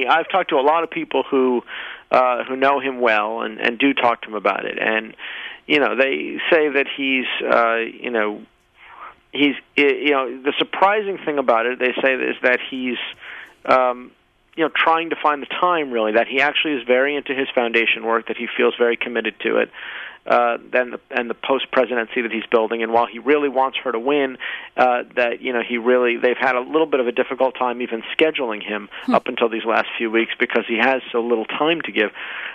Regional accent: United States; I do, just as an American, as someone who cares about politics

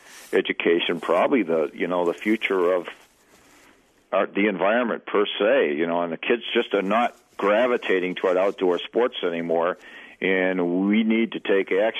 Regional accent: Worcester, Massachusetts, United States; Well, when I grew up in Massachusetts in Worcester, a pretty large city right in the central part of the state.

